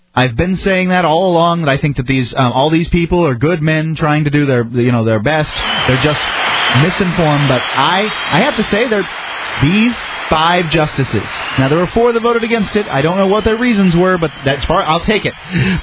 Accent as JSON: {"language": "English", "region": "Florida", "country": "United States", "said": "I'm from Florida. You can't get any more southern than that. I'm from Florida."}